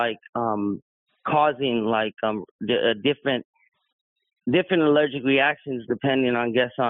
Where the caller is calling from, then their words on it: Texas, United States; from Texas.